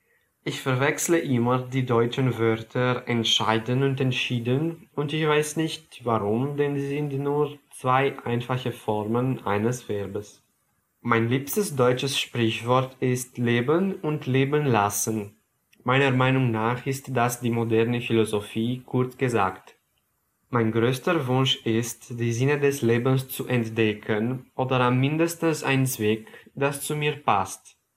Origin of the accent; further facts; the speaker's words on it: Romania; German is a second language; ich komme aus Rumänien.